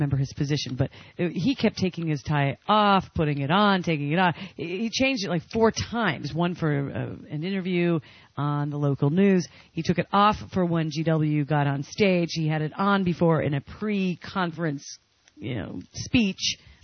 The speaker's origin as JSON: {"language": "English", "region": "Iowa", "country": "United States", "tie": "born or raised there", "said": "And the company, that Musco, they're from my home state of Iowa."}